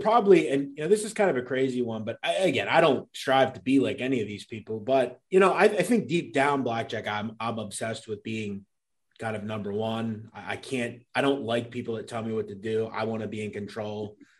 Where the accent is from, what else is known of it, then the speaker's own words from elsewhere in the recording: Ohio, United States; Ted, I'm from Northeast Ohio.